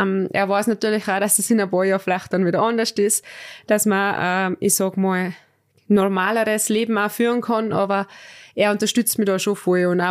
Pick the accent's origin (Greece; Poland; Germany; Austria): Austria; Es ist bei uns in Österreich, ich kenne die Mädels, mit denen ich unterwegs bin, schon jahrelang.